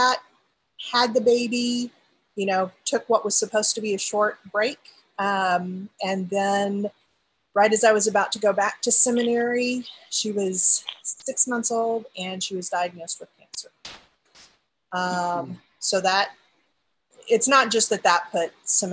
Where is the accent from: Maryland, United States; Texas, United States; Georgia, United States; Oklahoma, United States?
Texas, United States; I grew up in the outside of Houston and Montgomery County, very conservative.